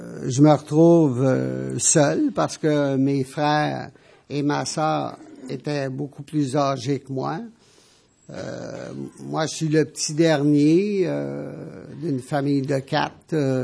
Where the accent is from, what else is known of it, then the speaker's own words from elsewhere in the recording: Montreal, Quebec, Canada; Et j'ai grandi à Montréal, sur le plateau Mont-Royal.